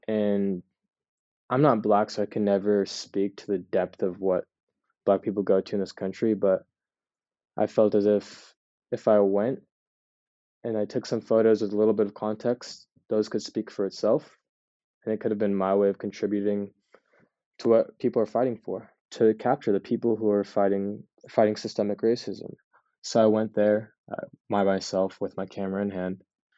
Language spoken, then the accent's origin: English; Reno, Nevada, United States; born there; I'm Bengali, so Southern Asian. I was born in Reno, but my parents are from there.